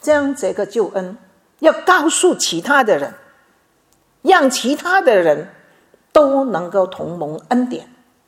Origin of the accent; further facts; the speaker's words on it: China; now in Canberra, Australia; 其实我们中国人有一句话，道不同不相为谋。